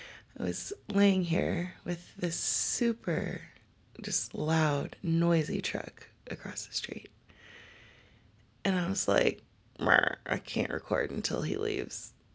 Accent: Texas, United States; And I'm Texan, so we wave at strangers.

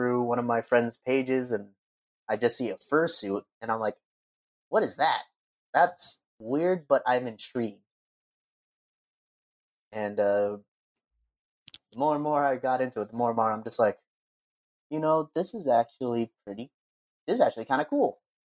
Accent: United States; If anything, I grew up in America. So if anything, I'm pretty dumb too.

